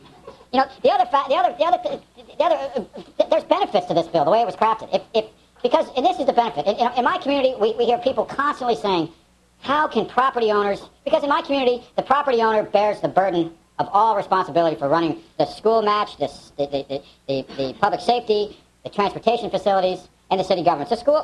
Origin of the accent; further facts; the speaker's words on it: Alaska, United States; You know, I grew up in Alaska as a young child. I spent time here in Juneau as a young child